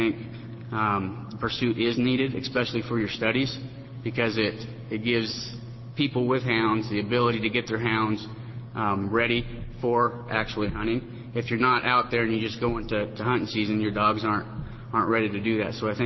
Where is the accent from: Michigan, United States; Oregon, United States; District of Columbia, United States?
Oregon, United States; Halfway; I'm from Halfway, Oregon.